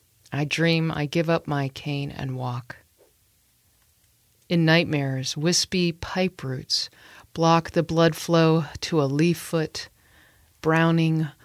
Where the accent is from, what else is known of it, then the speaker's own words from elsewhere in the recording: Annandale, Virginia, United States; where I grew up in Annandale. My mom is from the Philippines